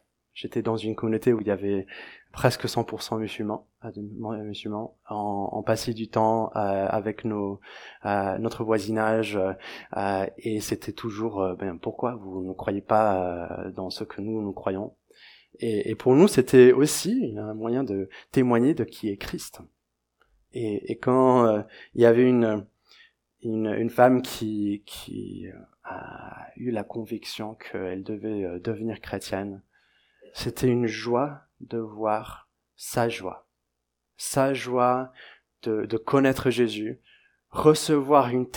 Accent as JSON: {"language": "French", "country": "Niger", "tie": "born or raised there", "said": "j'ai grandi au Niger et donc je me considère un peu plus africain qu'européen, mais je suis d'origine britannique, donc … qui veut dire chevalier."}